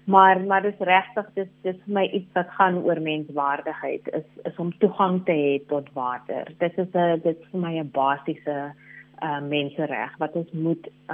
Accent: Northern Cape, South Africa; ek is oorspronklik van die Noord-Kaap en daar, jy weet, sit ons met bitter min water in dele van die Noord-Kaap.

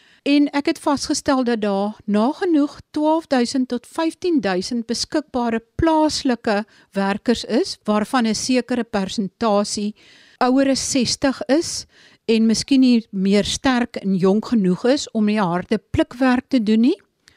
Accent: Eastern Cape, South Africa; baie onrus en stakings op die oomblik in die Sondagsriviervallei aan die gang is. Dit is die gebied waar ek vandaan kom.

